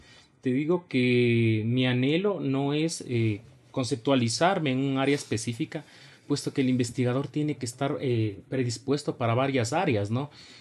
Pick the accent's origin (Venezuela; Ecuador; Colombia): Ecuador; Quito, Pichincha; yo netamente soy de acá de Quito